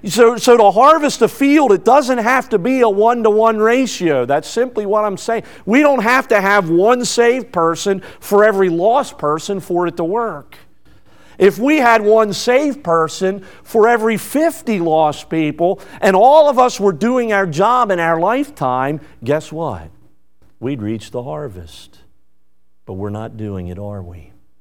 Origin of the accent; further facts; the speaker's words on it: Northeast, United States; We say something like this, and I'm more from the Northeast, or at least the beginning of it.